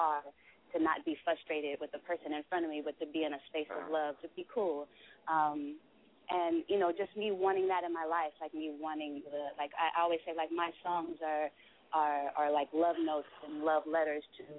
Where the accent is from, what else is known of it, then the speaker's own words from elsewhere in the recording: California, United States; Or when I would say from the Bay, like, oh, yeah, I get that. Like, you're really cool. Like, I can get, like, how you're from the Bay.